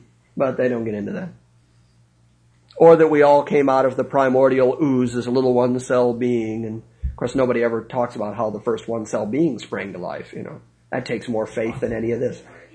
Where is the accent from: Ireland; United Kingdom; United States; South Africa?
Ireland; I'm Irish. I like the Irish way of doing it.